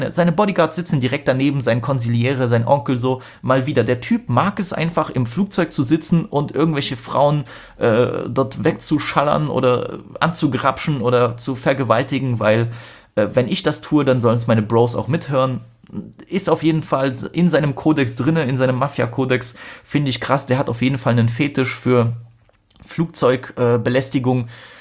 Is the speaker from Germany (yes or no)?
no; Poland; Ich habe es als Pole total gefeiert